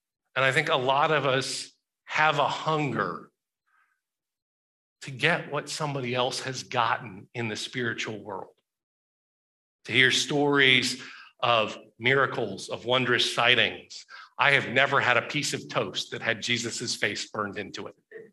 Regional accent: the South, United States; I grew up in the Bible Belt. I grew up with stories of dramatic conversion

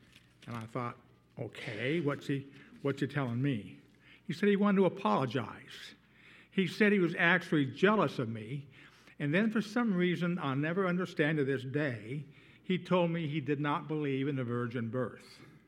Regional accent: Denver, Colorado, United States; As a small boy growing up near Denver, Colorado, my grandparents on my father's side had a profound influence on me.

